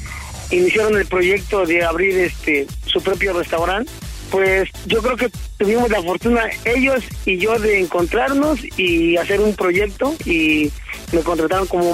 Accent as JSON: {"language": "Spanish", "region": "Mexico City", "country": "Mexico", "said": "Desde que llegué, pues a veces la raza aquí es mala leche, ¿no? En vez de que te tire un parito, y más siendo chilango o capitalino, pues..."}